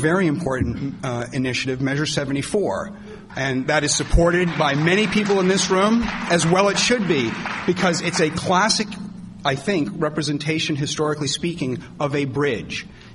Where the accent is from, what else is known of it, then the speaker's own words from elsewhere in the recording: Massachusetts, United States; now in Oregon, United States; no offense to Oregon or Washington or my home state of Massachusetts or Wisconsin or Colorado